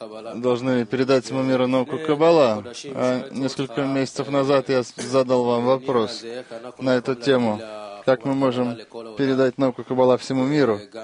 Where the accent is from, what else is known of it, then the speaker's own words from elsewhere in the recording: Haifa, Haifa District, Israel; now in Tel Aviv, Israel; Я из Хайфа, сейчас живу в Тель-Авиве.